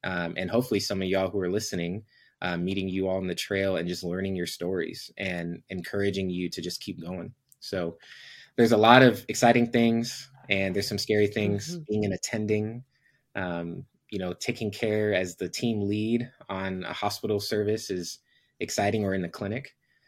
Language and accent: English; Florida, United States; So I'm originally from Florida, but long story short, I kind of moved up to North Carolina because I also like the cold. I'm one of them weird Floridians.